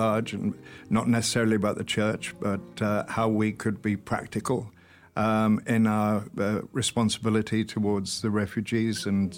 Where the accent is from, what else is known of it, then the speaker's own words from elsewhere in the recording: Wales, United Kingdom; because I know I'm Welsh, and I know that when I hear English actors trying to do a Welsh accent